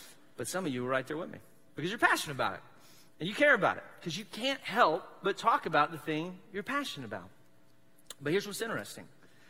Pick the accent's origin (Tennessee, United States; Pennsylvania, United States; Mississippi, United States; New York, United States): Mississippi, United States; I've been here for a hot second. I'm from South Mississippi. We got no professional teams at all.